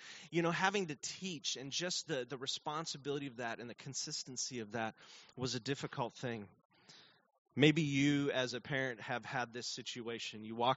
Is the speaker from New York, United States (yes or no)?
no; Glendora, California, United States; my wife Tam and I grew up here in L.A. And I grew up over in the Glendora Covina area.